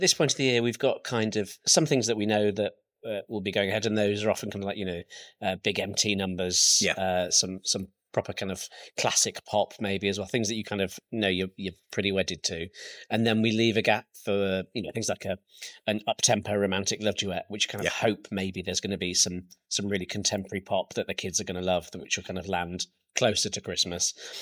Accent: Derby, East Midlands, United Kingdom; Because I'm from Derby originally

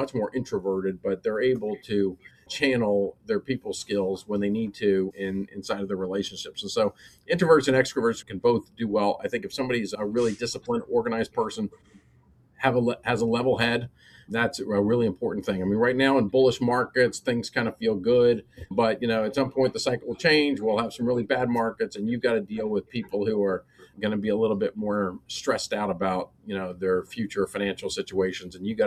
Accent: Pittsburgh, Pennsylvania, United States; So I grew up in Pittsburgh. So, you know, it's a big sports town.

